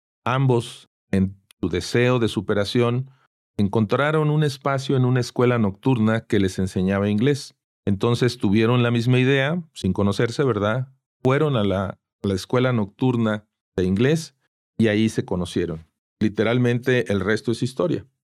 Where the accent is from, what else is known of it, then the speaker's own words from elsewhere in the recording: Puebla, Mexico; born there; also born or lived in Mexico City; Por eso los 6 hijos, 3 somos nacidos en Puebla, yo soy el tercero, mis 2 hermanas mayores y yo.